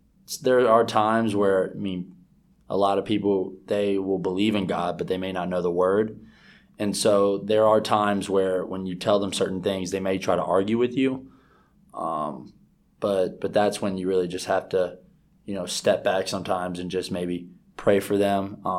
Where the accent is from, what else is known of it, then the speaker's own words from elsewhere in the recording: New Orleans, Louisiana, United States; I'm from Louisiana, New Orleans. I'm currently 22 years old, and I play basketball at Presbyterian College.